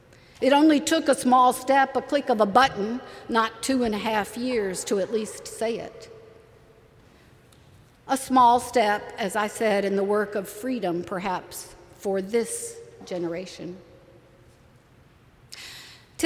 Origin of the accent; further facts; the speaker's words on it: Georgia, United States; Many of you know that I grew up in the South, the segregated South of Georgia.